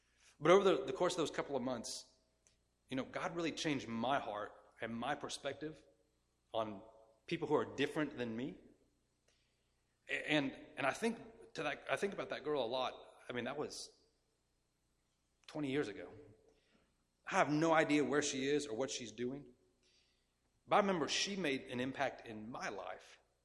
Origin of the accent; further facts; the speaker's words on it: Kansas, United States; When I was in high school, my youth group, we went to, I'm from Kansas, we went to Colorado on a missions trip.